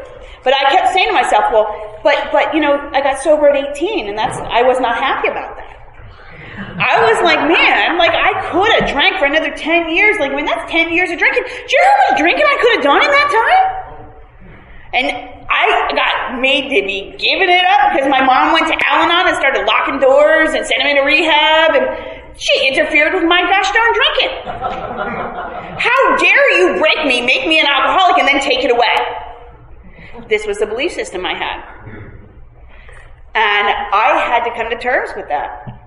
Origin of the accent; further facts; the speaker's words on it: Montclair, New Jersey, United States; I grew up in Montclair, New Jersey, and I was in East Orange, New Jersey.